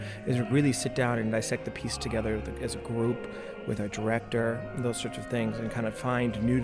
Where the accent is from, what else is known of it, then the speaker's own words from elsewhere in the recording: Kansas, United States; now in Berlin, Germany; I'm from Kansas, United States. I've been in Berlin here for about 3 months